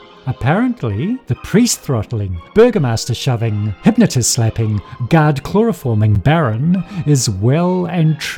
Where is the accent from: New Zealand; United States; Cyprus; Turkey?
New Zealand; a Kiwi like Kingston